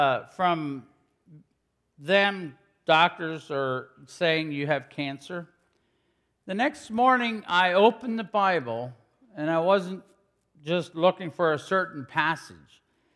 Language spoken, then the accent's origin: English; Morgantown, United States; I come from Morgantown, south of Morgantown, some of you that don't know me, and as a dairy farmer